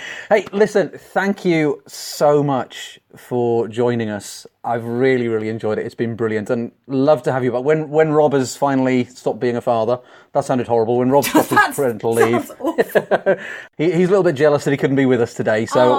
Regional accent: Wales, United Kingdom; Sing. Being Welsh, I like to sing.

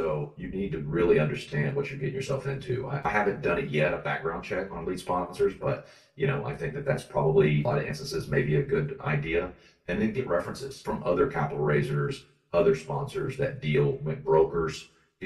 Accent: Dallas-Fort Worth, Texas, United States; born or raised there

